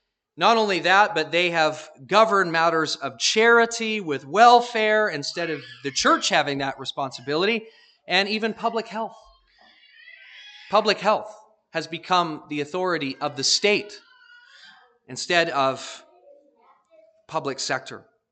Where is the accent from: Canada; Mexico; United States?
Canada; We as Canadian people have become far more and more and more reliant on the state to take care of us, to govern matters of life.